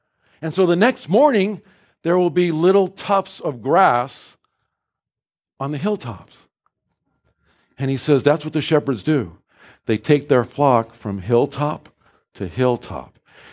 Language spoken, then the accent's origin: English; Pacific Northwest, United States; lots of grass, rolling fields, gorgeous, you know, miles and miles of just amazing, wonderful green. I'm from the Northwest."